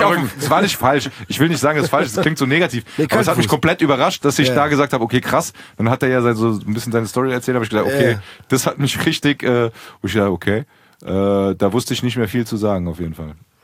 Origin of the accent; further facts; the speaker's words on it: Frankfurt, Hesse, Germany; okay, pass auf, wir sind aus Frankfurt, Wir sind aus Hessen.